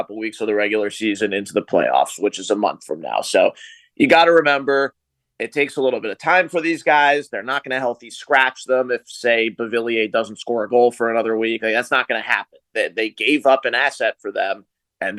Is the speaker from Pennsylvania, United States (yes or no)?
yes; Pittsburgh, Pennsylvania, United States; I'm originally from Pittsburgh, so I followed his 3 years with the Penguins